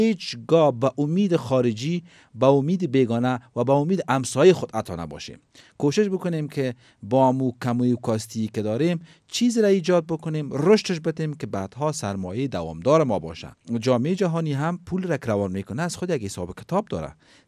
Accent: Afghanistan; به عنوان یک افغان

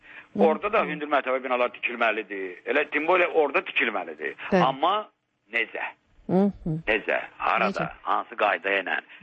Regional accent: Baku, Azerbaijan; Mən özüm Bakılıyam.

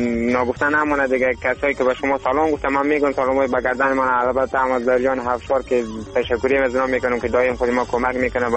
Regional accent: Afghanistan; همه ما شما افغان هستیم

